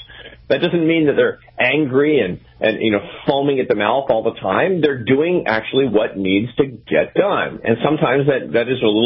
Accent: Seattle, Washington, United States; born or raised there

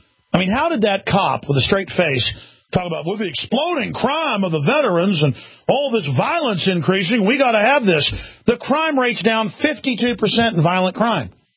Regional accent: Dallas, Texas, United States; I mean, I'm going to tell you, I grew up in Dallas, folks.

